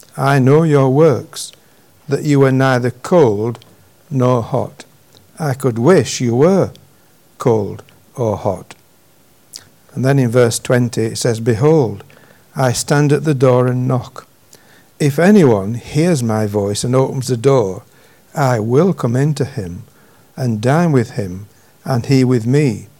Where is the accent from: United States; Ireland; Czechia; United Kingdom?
United Kingdom; Yorkshire and the Humber; I'm a Yorkshireman